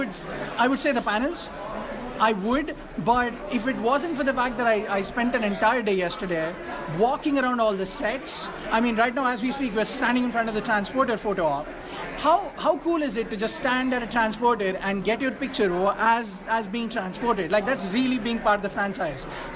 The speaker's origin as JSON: {"language": "English", "country": "India", "lives_now": "Little Rock, United States", "said": "I am from Little Rock, Arkansas. That's where I live, but I'm originally from India."}